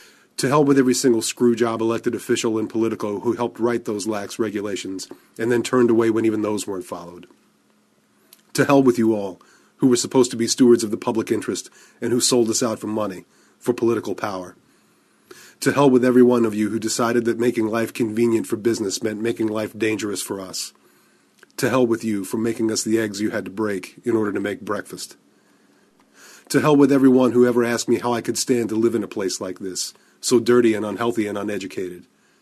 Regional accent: West Virginia, United States; within 10 seconds of finding out I was from West Virginia, congratulated me on being able to read.

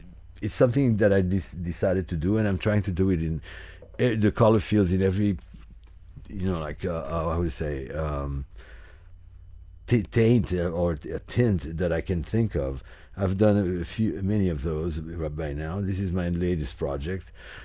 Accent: Haiti; I'm from Haiti

